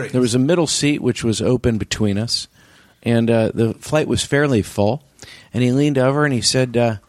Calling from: Portland, United States; I'm calling you from Portland right now, and I flew to Portland, and it was a Southwest flight.

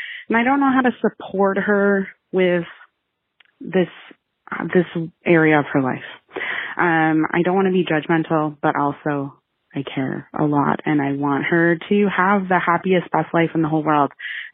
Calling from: Canada; I'm calling you from Canada.

